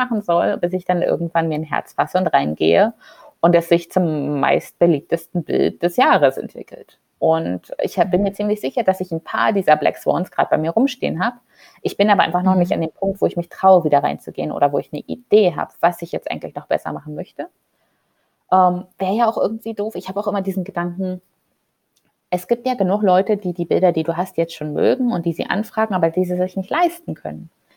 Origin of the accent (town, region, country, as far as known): Brandenburg, Germany; born or raised there; also born or lived in Berlin; now in Seoul, South Korea